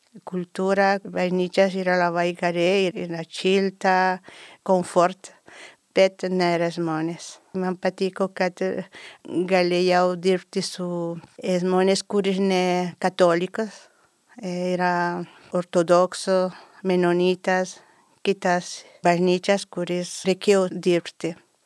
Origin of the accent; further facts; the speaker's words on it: Bolivia; moved away; also born or lived in Chile; Aš esu iš Bolivijos, Pietų Amerikos, savo formaciją pradėjau Čilėje. 10 metų gyvenau Čilėje.